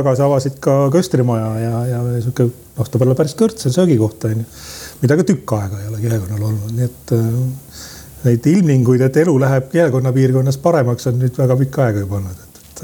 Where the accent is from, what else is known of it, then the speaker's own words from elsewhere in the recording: Saare County, Estonia; Vahepeal oli kulliküla Lümanda vallas, et sinna ühe maja pidamise. Ja noh, oma lapsepõlve ma olen seal kasvanud. Ja kihelkonna koolis käinud.